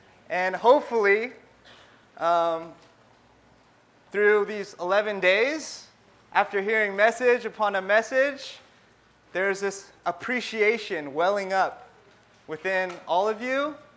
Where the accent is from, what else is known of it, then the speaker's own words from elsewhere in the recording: West Coast, United States; now in Boston, United States; just a little bit about myself. I grew up on the West Coast pretty much all my life. And some people call the West Coast Best Coast, but I don't know. I've moved to Boston about 5 years ago.